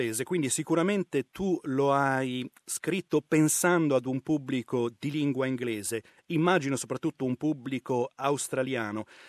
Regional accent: Rome, Lazio, Italy; Io che sono romano

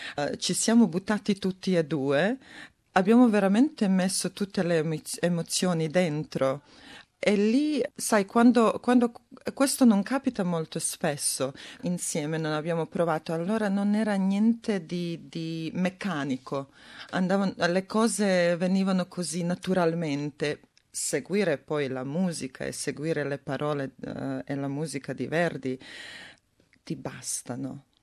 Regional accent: Serbia; Italian is a second language; Io, essendo serba, ho anche vissuto un momento di guerra.

